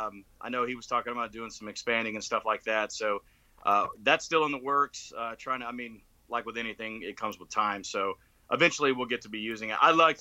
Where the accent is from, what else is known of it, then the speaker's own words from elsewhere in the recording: Gulf Coast, United States; It's a southern dish because, we talked about before, I grew up in the Gulf Coast, so seafood is just crazy everywhere.